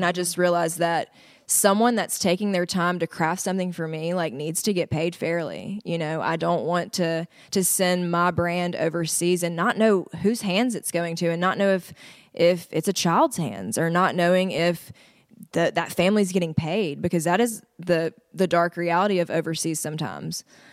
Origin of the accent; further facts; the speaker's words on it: United States; And I was like, well, I'm Native American and like we have a teepee, you know, what about tribe?